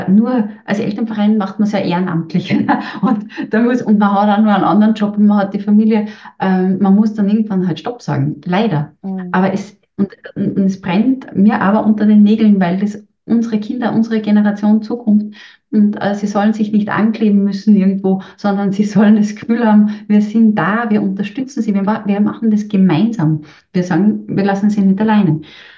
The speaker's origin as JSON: {"language": "German", "country": "Austria", "said": "aber bei uns in Österreich beim Lehrermangel, Quereinsteiger werden extrem gefördert"}